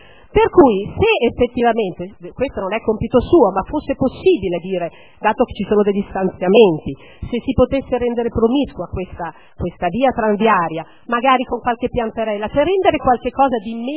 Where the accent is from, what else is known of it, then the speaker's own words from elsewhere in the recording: Milan, Lombardy, Italy; born there; Io sono nata in Giambellino e abito esattamente di fronte a Largo Balestra.